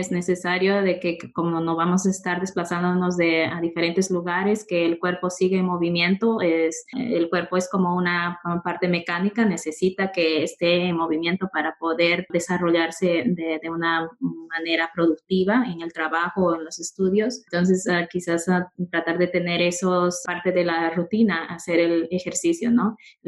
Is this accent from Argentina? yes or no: no; Peru; Yo sé que yo soy de Perú